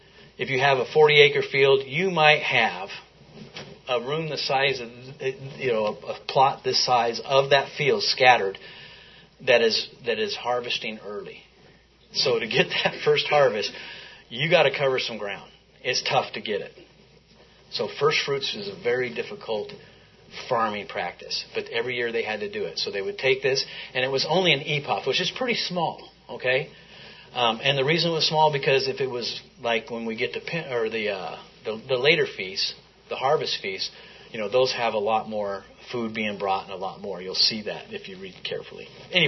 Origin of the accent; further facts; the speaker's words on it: Lovelock, Nevada, United States; also born or lived in John Day, United States; I grew up in Lovelock, as you guys know, it was all dependent on irrigation.